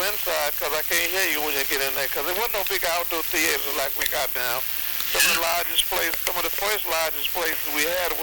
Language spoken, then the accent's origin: English; Louisiana, United States; I was born and raised on a farm. Every morning you can call me at 5. I done had my coffee. I'm from Louisiana.